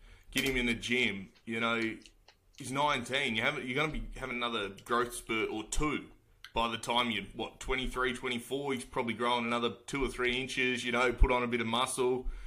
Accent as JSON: {"language": "English", "country": "Australia", "said": "I know I'm biased being Australian"}